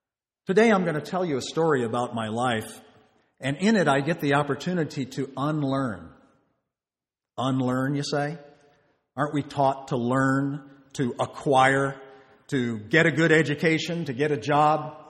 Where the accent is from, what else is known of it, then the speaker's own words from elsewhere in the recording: Texas, United States; You see, I grew up in West Texas, where we wear shoes like this, and boys certainly don't cry.